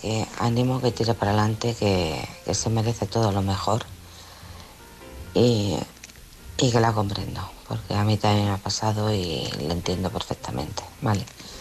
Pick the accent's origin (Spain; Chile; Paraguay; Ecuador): Spain; Alcorcón, Community of Madrid; de Alcorcón.